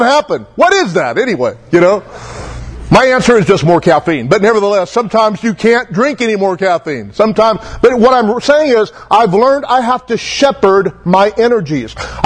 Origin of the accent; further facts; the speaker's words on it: Taft, United States; moved away as an adult; I was born and raised in Taft till about 21, then I moved away, was gone off and on, but for the most part, gone for 30 years.